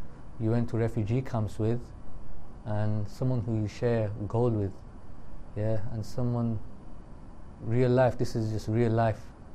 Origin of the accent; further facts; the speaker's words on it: United Kingdom; I'm a British Muslim